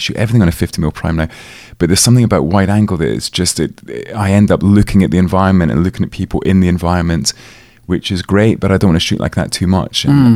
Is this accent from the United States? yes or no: no; Edinburgh, Scotland, United Kingdom; I'm not quite sure when we moved, but then I grew up in Edinburgh. So age of 17, and then went to university